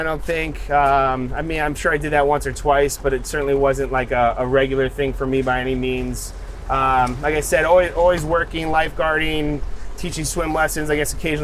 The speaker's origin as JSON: {"language": "English", "town": "Oradell", "region": "New Jersey", "country": "United States", "tie": "born there", "said": "I was born in New Jersey in like Bergen County, so not too..."}